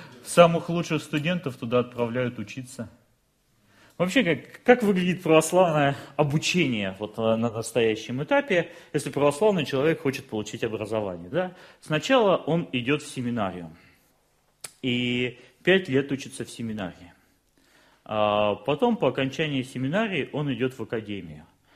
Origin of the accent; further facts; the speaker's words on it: Barnaul, Altai Krai, Russia; В Барнауле есть брат, я сам из Барнаула